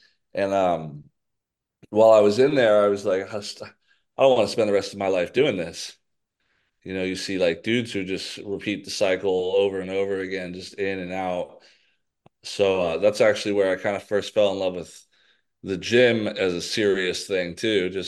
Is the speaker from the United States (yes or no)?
yes; Cedar Woolley, Washington, United States; But I grew up in Washington State, a little close to Bellingham in a small town called Cedar Woolley.